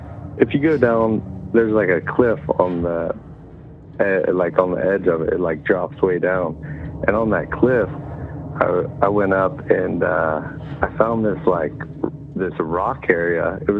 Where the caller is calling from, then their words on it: Ohio, United States; Hey, Braden. … from Ohio.